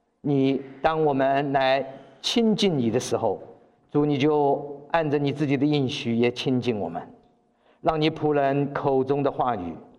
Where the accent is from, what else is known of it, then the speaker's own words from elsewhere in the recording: China; 你跟我身为中国人，我们有这个福气，我们要传给，因为我们的关系，传给全中国所有的人能够得到神所赐给的福气